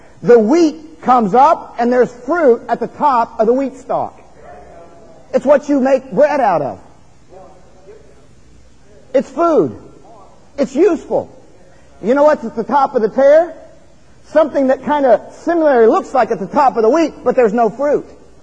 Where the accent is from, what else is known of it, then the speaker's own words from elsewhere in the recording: Ohio, United States; I grew up in Ohio. I grew up in a farming community. I worked out on the farms.